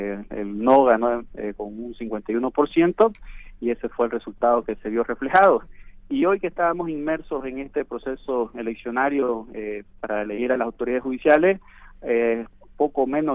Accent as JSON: {"language": "Spanish", "country": "Bolivia", "said": "las preocupaciones comunes que tenemos como bolivianos"}